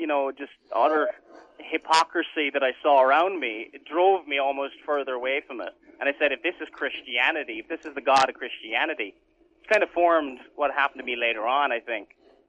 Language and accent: English; Munster, Ireland; Originally, I was born in Cork City. Well, that's the hospital I was born in. I grew up in the country, really. And I grew up in a Roman Catholic family, somewhat religious.